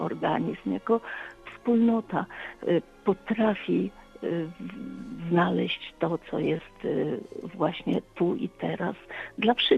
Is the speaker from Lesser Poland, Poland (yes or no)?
no; Gdańsk, Pomeranian Voivodeship, Poland; wiedząc, że jestem gdańszczanką i zakochaną